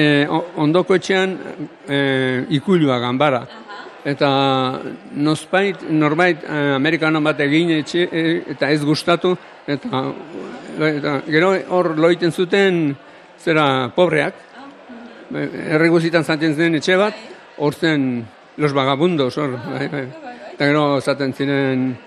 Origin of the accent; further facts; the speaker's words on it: Alsasua, Navarre, Spain; nik altsoko nizarra naiz, altsoko gauzak izautu ditu nire herrian